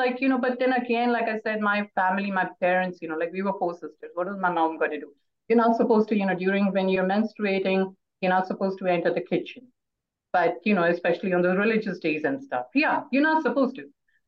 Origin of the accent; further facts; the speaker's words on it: India; being the time that I grew up in India